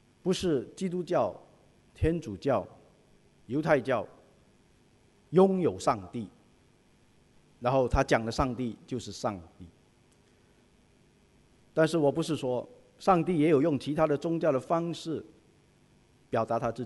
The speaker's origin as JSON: {"language": "Chinese", "country": "China", "said": "我们中国人也说，水能载舟也能覆舟"}